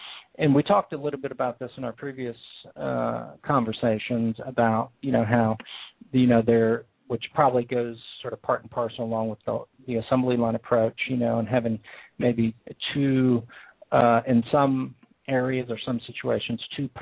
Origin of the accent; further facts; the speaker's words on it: United States; me being an American and born and raised here and lived my whole life here